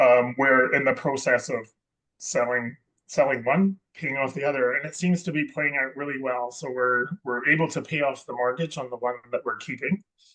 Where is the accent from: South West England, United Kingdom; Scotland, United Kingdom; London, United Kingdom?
Scotland, United Kingdom; Edinburgh; now in Vancouver, Canada; I'm originally from Scotland, and it's windy and cold